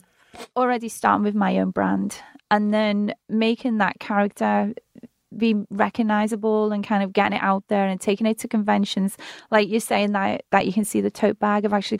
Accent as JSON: {"language": "English", "town": "Liverpool", "region": "North West England", "country": "United Kingdom", "said": "I'm from Liverpool. You know, the same place as"}